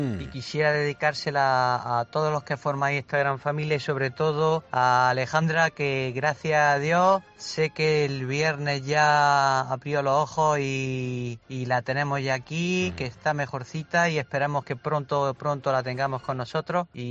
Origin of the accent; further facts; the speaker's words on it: Bailén, Andalusia, Spain; de Bailén